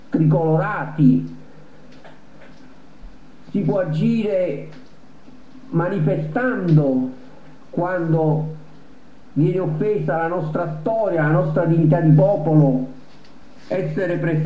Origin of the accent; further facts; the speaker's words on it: Naples, Campania, Italy; quando dicevo io sono napoletano e non sono italiano